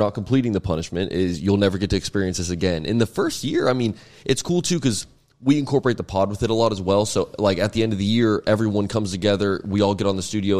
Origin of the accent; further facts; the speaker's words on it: Jacksonville, Florida, United States; because, I mean, dude, growing up in Jacksonville, who am I supposed to root for?